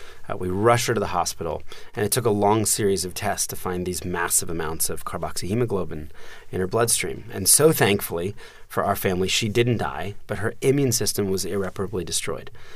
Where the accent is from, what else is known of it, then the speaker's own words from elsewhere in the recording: New Jersey, United States; also born or lived in Philadelphia; when I was four, we moved from Philadelphia to the suburbs of New Jersey to get closer to my dad's job.